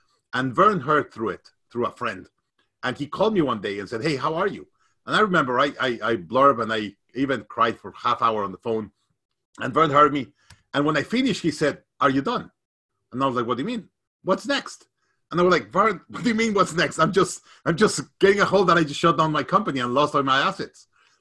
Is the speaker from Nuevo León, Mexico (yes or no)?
yes; Monterrey, Nuevo León, Mexico; I'm from Monterey.